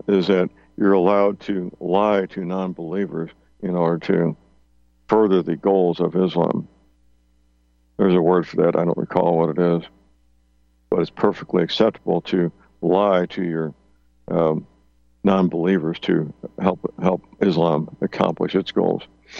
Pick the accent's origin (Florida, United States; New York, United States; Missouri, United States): Missouri, United States; St. Louis; There's a large Muslim community in my hometown, St. Louis.